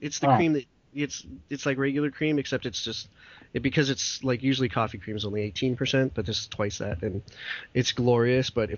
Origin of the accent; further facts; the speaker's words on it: Western Canada, Canada; I'm born and raised in Western Canada. I'm a conservative. I'm a Canadian conservative